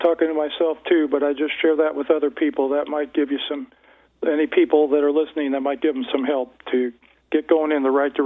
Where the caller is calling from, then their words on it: West Virginia, United States; West Virginia.